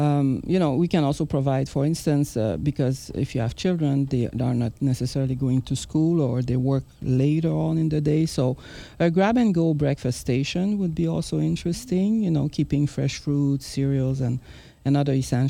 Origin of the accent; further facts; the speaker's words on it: Quebec City, Quebec, Canada; I'm from Quebec City.